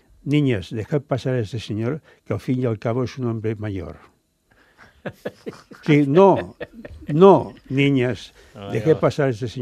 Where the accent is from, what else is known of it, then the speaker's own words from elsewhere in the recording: Barcelona, Catalonia, Spain; jo també soc de Gràcia, nascut a Gràcia, al meu carrer jugàvem al carrer sempre jugàvem al carrer